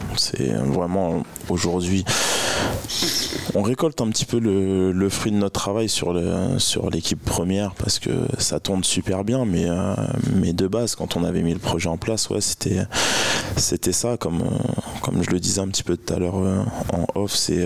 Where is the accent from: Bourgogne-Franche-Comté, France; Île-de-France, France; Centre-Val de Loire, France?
Centre-Val de Loire, France; Chartres; parce que je suis né à Chartres et je suis chartrain.